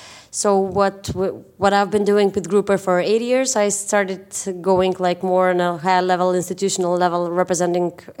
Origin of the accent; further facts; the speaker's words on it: North Macedonia; from Macedonia, and I am a co-founder of the first deal platform on the Macedonian market